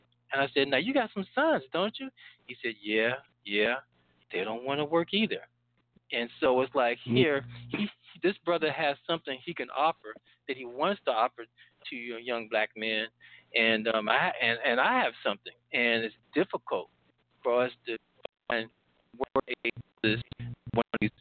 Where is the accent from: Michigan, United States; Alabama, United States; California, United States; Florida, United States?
California, United States; Oakland; As you all know, I'm actually broadcasting from Oakland, California, where me and Sister Medita are from.